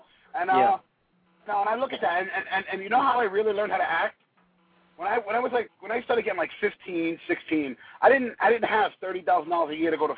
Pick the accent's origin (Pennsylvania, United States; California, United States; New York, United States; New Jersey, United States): New York, United States; Bronx; Growing up in the Bronx, you just, you know, you find your way through life, you know.